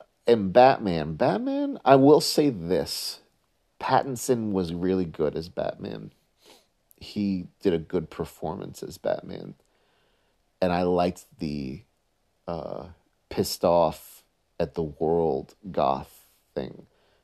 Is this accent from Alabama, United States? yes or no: no; New York City, New York, United States; I just say this because I grew up in New York City